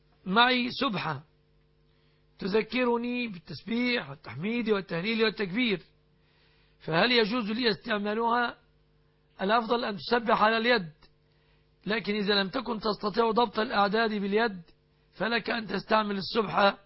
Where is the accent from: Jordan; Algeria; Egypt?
Egypt; بلادنا مصر